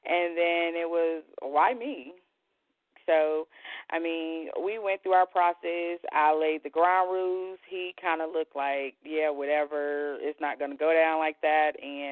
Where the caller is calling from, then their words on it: Charlotte, North Carolina, United States; from Charlotte, North Carolina.